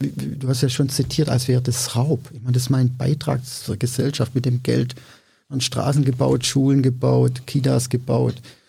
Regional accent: Baden-Württemberg, Germany; Ich bin Schwabe, also ich kenne mich aus mit Sparen.

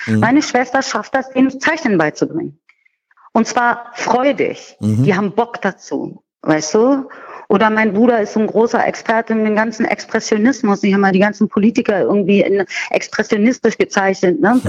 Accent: Berlin, Germany; jetzt komme ich aus Berlin

